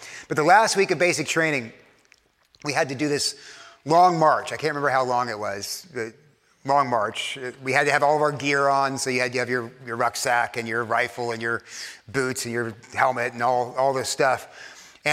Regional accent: Texas, United States; now in New York, United States; I was raised in Texas. I've lived in New York for so long that my accent, when I go down there, is off

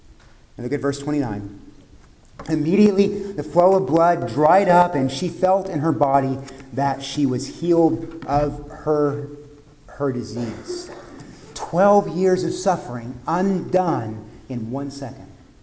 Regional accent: Corpus Christi, Texas, United States; We had an Episcopal church in my hometown of Corpus Christi called, it's supposed to be the Church of the Good Shepherd

